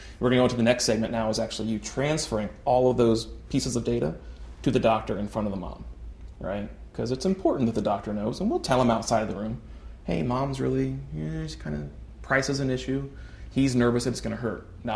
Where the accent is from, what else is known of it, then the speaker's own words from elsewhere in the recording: Appalachia, United States; I'm kind of slang almost, or I grew up in Appalachia, so I'm a little, like, I'm kind of a hillbilly, so I kind of talk the way I'm talking.